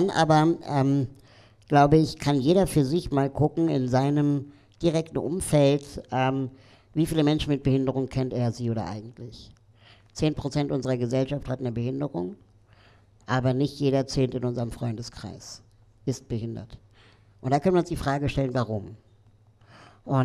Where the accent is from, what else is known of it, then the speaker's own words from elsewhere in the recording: Berlin, Germany; Ich bin hier in Berlin aufgewachsen, klein geblieben und kenne eigentlich keine andere Stadt ernsthaft.